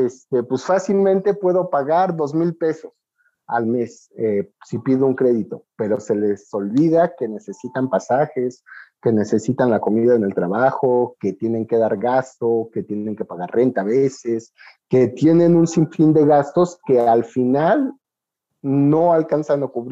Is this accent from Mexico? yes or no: yes; Mexico; al final soy mexicano y me las ingenio